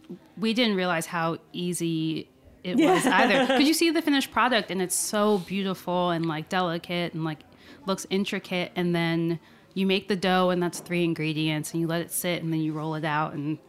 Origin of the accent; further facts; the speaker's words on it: Maryland, United States; And I grew up in Maryland, so like I'd rather have a crab.